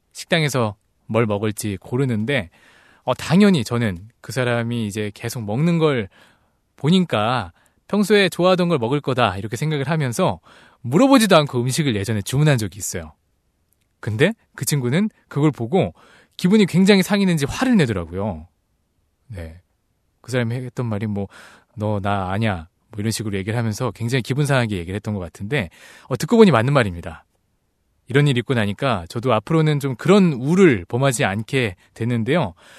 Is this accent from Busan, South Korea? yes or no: no; Seoul, South Korea; 저는 따뜻한 서울 남자